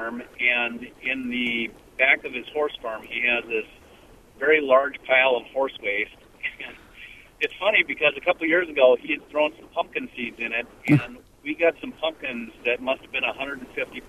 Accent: Chicago, Illinois, United States; I apologize, but I'm from the Chicago area, and I'm just actually driving through from Minnesota.

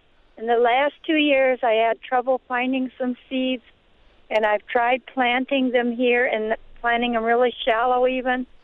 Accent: Illinois, United States; I grew up in Illinois. I'm a country girl, and we had big gardens, and Mom always grew huckleberry plants.

